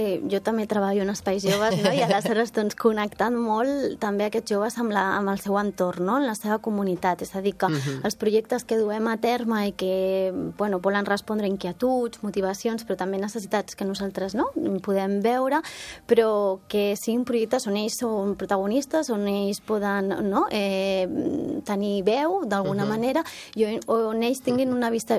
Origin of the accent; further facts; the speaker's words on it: Galicia, Spain; jo tampoc soc ben bé d'aquí, perquè jo vinc de Galícia, no?